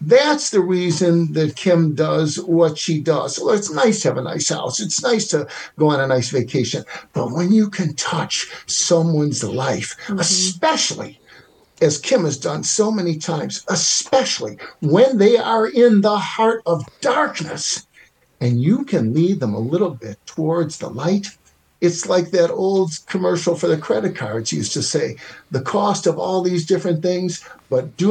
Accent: Chicago, Illinois, United States; Well, you know, I grew up on the South Side, tough streets, 47th and Ellis going to school.

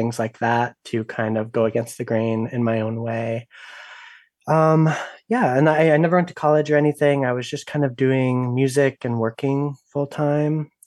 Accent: Poughkeepsie, New York, United States; born there; Well, I was born in Poughkeepsie, New York, upstate, about 2 hours of the city.

